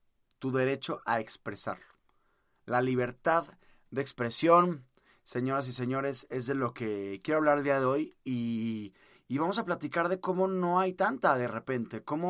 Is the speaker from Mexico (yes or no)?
yes; Mexico; Acá en México, yo en mi país te puedo platicar desde que sí podemos hablar